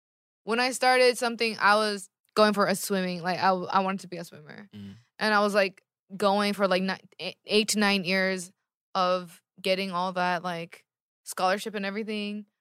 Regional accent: California, United States; I'm from California.

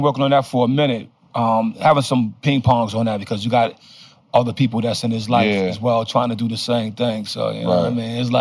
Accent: Brownsville, New York, United States; And yeah, but I'm from Brownsville, never ran, never will, yo.

